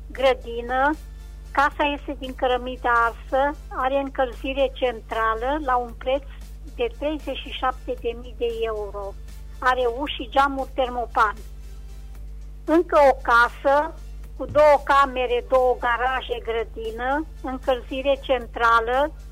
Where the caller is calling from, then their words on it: Reșița, Caraș-Severin, Romania; din Reșița